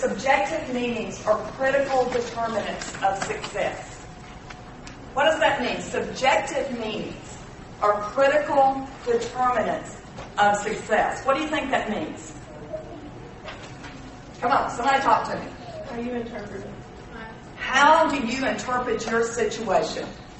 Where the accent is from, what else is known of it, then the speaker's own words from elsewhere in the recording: Mississippi, United States; We're from Mississippi. Katrina hit us 10 years ago. Hit us hard. We were the epicenter.